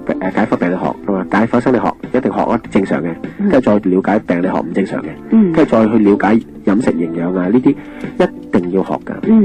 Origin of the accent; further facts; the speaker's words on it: China; 作为一个中国人